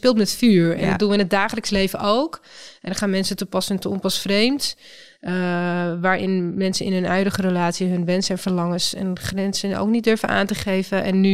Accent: Amsterdam, North Holland, Netherlands; En ik ben in Amsterdam opgegroeid.

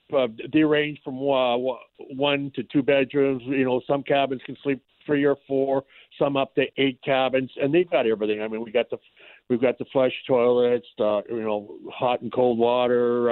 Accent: Canada; I'm a Canadian.

